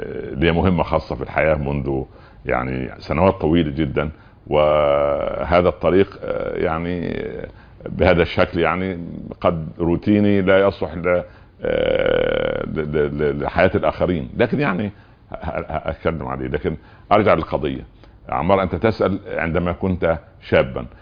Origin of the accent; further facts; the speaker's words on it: Upper Egypt, Egypt; نحن من أهل الصعيد، لما رحنا القاهرة كالرجل الذي جاء من زيمبابوي إلى شارع الشانزليزيه فجأة، يعني شاب قروي